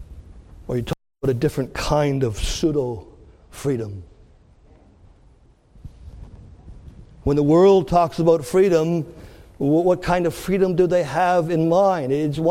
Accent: Canada; now in United States; I came from Canada to the America.

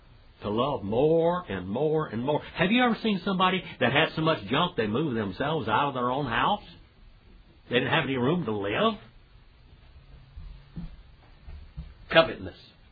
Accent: United States; I use a lot of Native American illustrations because I'm an Indian. I'm one of them savages.

